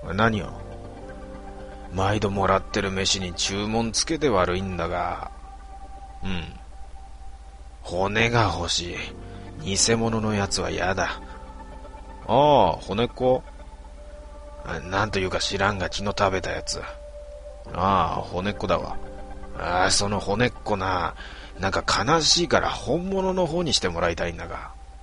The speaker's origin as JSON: {"language": "Japanese", "region": "Kansai", "country": "Japan", "said": "ちなみに関西圏です。"}